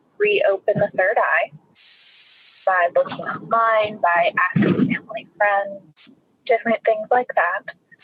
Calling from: Ohio, United States; I'm calling from Ohio.

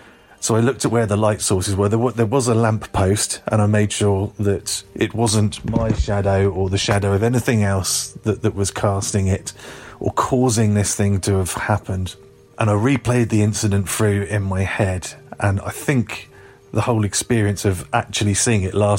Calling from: Glastonbury, South West England, United Kingdom; Hello Derek … I'm calling from Glastonbury in southwest England.

